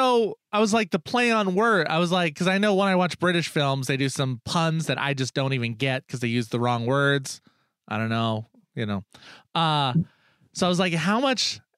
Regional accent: United States; okay, I'm American. So I'm very ignorant.

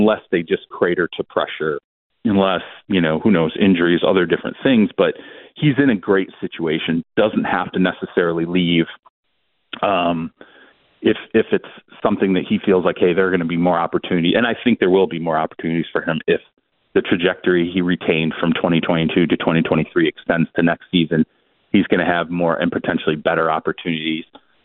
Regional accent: Michigan, United States; Joe, you and I, we're from Michigan. We know how rough that was for everybody in Michigan

